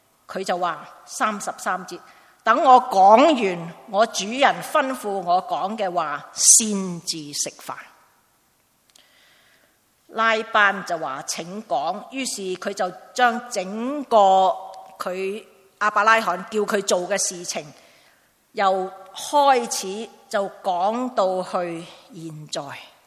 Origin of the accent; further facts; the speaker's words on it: Hong Kong; 我们香港人的点心